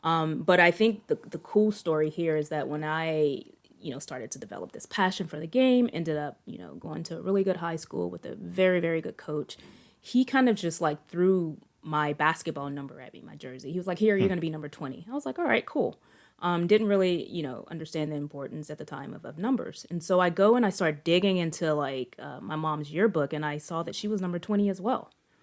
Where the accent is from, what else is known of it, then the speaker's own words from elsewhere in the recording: Louisiana, United States; I grew up in Northwest Louisiana.